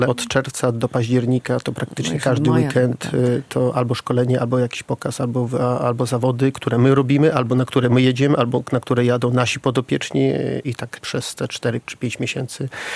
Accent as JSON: {"language": "Polish", "region": "Podlaskie Voivodeship", "country": "Poland", "said": "ale też jesteśmy stąd, pochodzimy z Podlasia."}